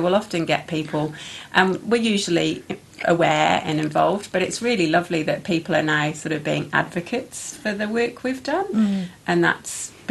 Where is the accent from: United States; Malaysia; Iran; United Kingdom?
United Kingdom; England; moved away; I grew up in England